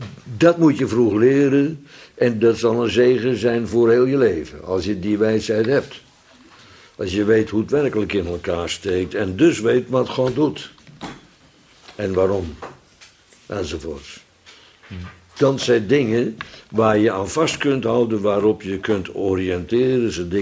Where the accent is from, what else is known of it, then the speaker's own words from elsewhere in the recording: Holland, Netherlands; Ik weet niet of het Fries daar nog iets mee heeft, maar ik als Hollander wel.